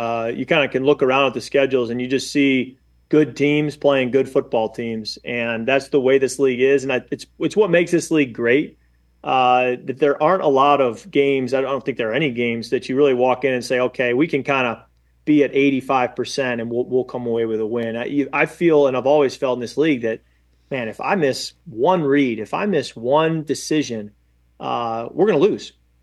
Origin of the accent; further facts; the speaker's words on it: Chicago, Illinois, United States; moved away; also born or lived in Michigan; I grew up originally in Chicago before moving to Michigan. So I'm a Cubs guy, diehard. Okay. Grew up going to Wrigley.